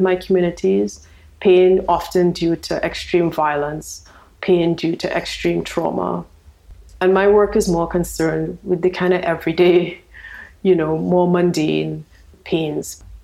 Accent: Trinidad & Tobago; I grew up in Trinidad and Tobago. I mean, I come from a loud place. I come from a place where everybody is like vying for, you know, entertaining each other. People dress colorfully

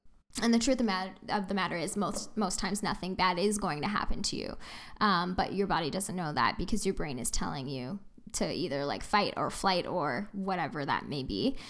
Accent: Kelowna, British Columbia, Canada; No one has air conditioning. I'm from Kelowna. We have air conditioning.

